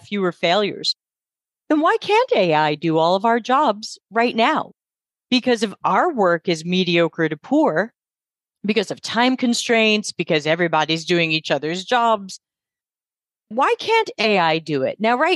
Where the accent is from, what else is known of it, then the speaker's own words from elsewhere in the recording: United States; now in Italy; I'm an American based in Italy.